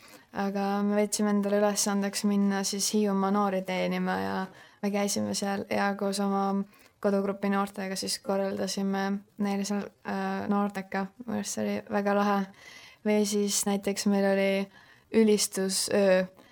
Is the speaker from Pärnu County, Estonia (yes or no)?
no; Saku, Harju County, Estonia; Ja kuna ma ise olen pärit Sakus, siis ma mõtlesin, et seda võiks Sakus teha.